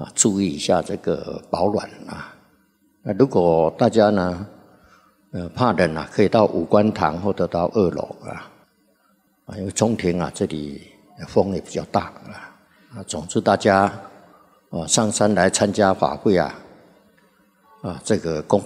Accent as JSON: {"language": "Chinese", "town": "Xizhi", "region": "New Taipei", "country": "Taiwan", "tie": "born or raised there", "said": "像我从小是在北部生长的所以习惯了习惯了就是这个特别是冬天雨水就特别多这个以前我们俗家都住在汐止五堵靠近基隆这个地方雨水就特别多"}